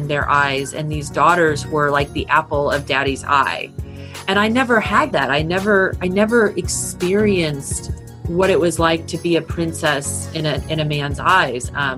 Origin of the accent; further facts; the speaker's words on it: California, United States; born there; So I was born in California.